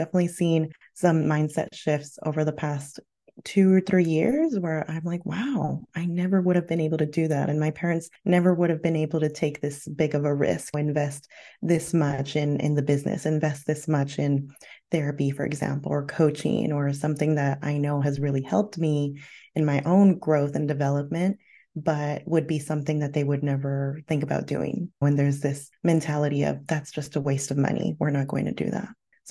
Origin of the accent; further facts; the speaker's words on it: United States; moved away as an adult; now in Australia; So I am originally from the U.S. and my parents are from Mexico. I'm the proud daughter of Mexican immigrant parents, and I am now an immigrant myself. I migrated to Australia in 2018.